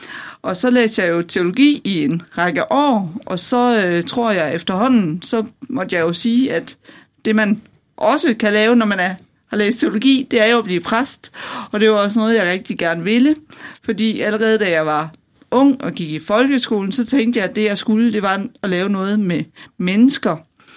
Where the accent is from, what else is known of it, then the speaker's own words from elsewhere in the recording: Løgumkloster, Region of Southern Denmark, Denmark; Oprindeligt stammer jeg fra Løgumkloster. Og der bor mine forældre stadigvæk